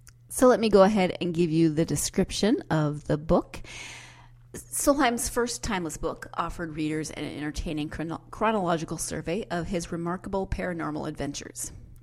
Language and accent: English; Montana, United States; you know that I grew up in Montana and haven't been home in a while.